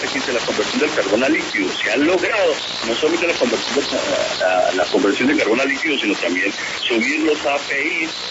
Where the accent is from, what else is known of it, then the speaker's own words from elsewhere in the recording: Colombia; Aquí estoy en Colombia, en mi país